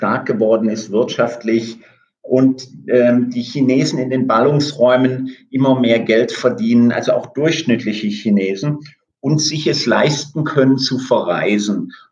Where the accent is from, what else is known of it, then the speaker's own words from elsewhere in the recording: Germany; weil wir als Deutsche ja in diesem Bereich schon seit den 70er Jahren, seit der Ölkrise aktiver sind